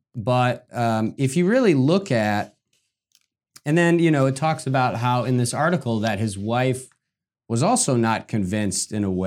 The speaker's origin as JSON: {"language": "English", "town": "Detroit", "region": "Michigan", "country": "United States", "tie": "born or raised there", "said": "So his last show was in my home state, in Michigan. I grew up outside of Detroit."}